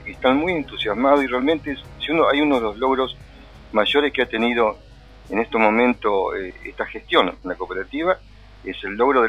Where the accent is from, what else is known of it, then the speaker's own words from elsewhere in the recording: General Rojo, Buenos Aires, Argentina; recuerdo, yo era muy chico, que hacían mucho ruido aquí en la localidad